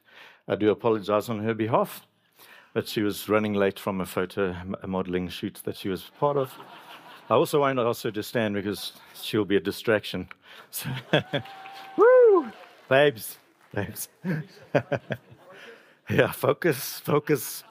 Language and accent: English; Durban, KwaZulu-Natal, South Africa; it was in Afrikaans, and I was born and bred in Durban, so I struggled with it.